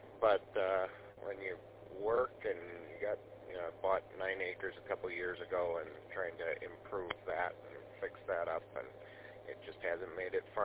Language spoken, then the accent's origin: English; Traverse City, Michigan, United States; now in St. Johns, United States; My family, I was born and raised in Traverse City, and they still live there, so I'm up in Traverse City and on the 86 sometimes when I'm up there.